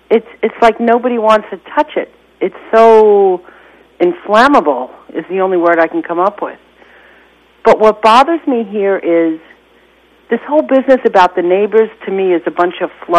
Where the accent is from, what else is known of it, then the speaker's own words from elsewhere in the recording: Brooklyn, New York, United States; I grew up in Brooklyn. When I was a girl in Brooklyn